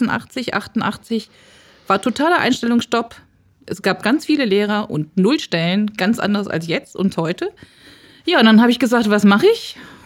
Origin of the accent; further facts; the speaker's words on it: Hanover, Lower Saxony, Germany; Ich komme hier aus Hannover